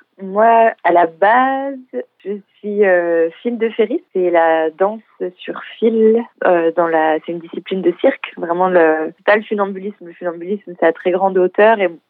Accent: France; chez nous, en France, on a tendance à voir les choses de manière un petit peu divisée.

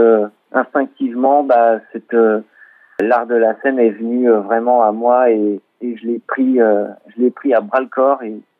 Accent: Le Mans, Pays de la Loire, France; je viens du Mans. Voilà, je suis sartois.

